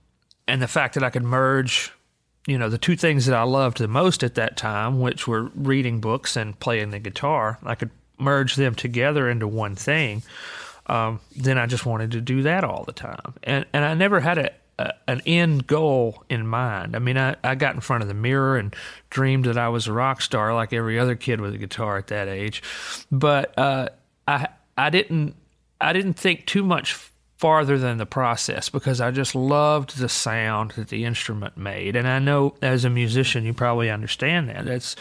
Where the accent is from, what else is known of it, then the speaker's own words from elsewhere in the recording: Alabama, United States; when I grew up in Alabama, we were all about the same social class.